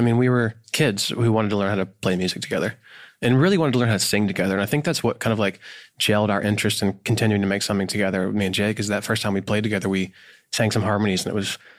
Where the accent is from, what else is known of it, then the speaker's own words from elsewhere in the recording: High Point, North Carolina, United States; Yeah, I grew up in High Point.